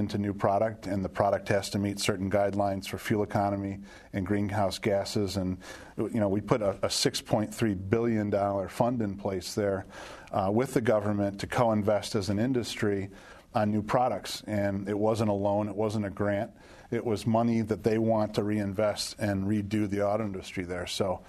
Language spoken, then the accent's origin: English; United States; now in Australia; it was very sad for me as an American in Australia, seeing what's happening there.